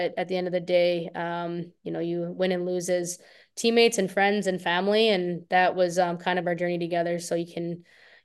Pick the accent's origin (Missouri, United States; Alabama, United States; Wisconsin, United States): Wisconsin, United States; So I grew up in Wisconsin, and I go to Shattuck